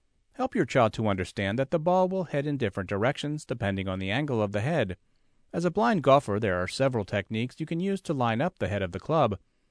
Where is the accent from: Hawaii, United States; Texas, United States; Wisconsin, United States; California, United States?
Wisconsin, United States; Milwaukee; the local driving range and putt-putt course where I grew up in Milwaukee